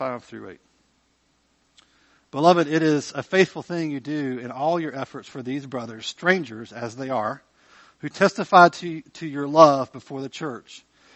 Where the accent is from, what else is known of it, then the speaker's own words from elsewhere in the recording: the South, United States; So I am a Southerner, so don't get offended by me, you know, suggesting that perhaps our Southern hospitality only is about a skin deep, okay?